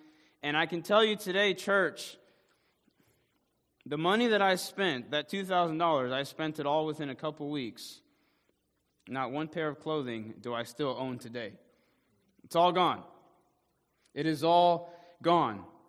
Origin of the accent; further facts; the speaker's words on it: New York, United States; So, I'm from Harlem, New York. And growing up in that part of Manhattan, my family, they didn't have a lot of money.